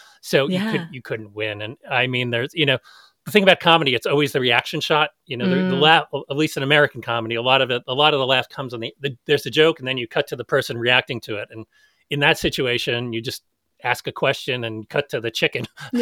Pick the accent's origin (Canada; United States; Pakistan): Canada; I'm also Canadian.